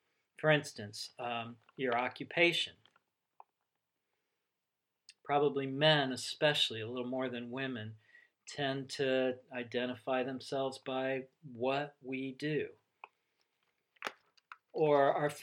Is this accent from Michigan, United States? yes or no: no; Ohio, United States; now in California, United States; Or I'm from Ohio. I've lived in California for 24 years, but I'm from Ohio. And, you know, my identity is still as a Buckeye.